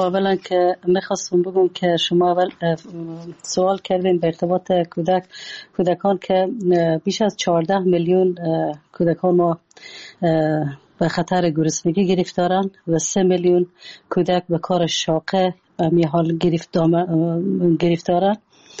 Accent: Afghanistan; moved away; درسته که ما شما اگر بیرون از افغانستان هستیم

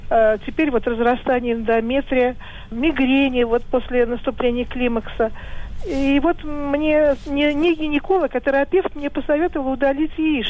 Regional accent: Moscow, Russia; я из Москвы.

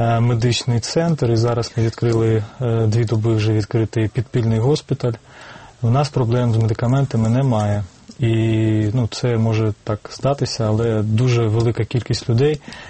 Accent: Kharkiv, Kharkiv Oblast, Ukraine; Я сам з Харкова, я знаю, про що я говорю.

